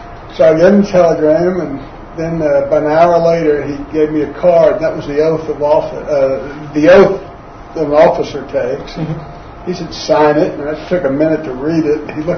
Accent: New York, United States; Well, I was born in New York in December 1941. And I basically grew up there.

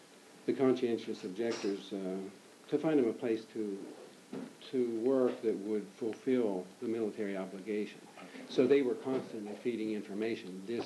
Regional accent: Springs, Pennsylvania, United States; born there; Okay, I was born in 1940 in Springs, Pennsylvania, very rural, small town in southwestern Pennsylvania. At the age of 7, we moved to a farm

